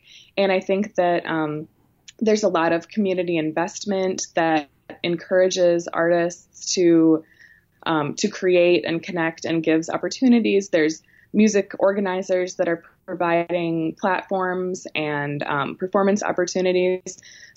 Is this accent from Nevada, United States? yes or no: no; La Crosse, Wisconsin, United States; I grew up in La Crosse, so I love seeing music there.